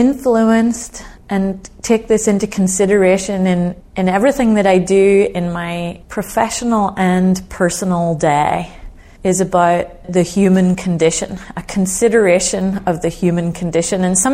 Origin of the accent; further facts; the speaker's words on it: Northern Ireland, United Kingdom; now in United States; I was born and raised in Northern Ireland. And I was a child in the 1970s, and that was a very challenging time in the history of Northern Ireland. My family still live there. It's my home.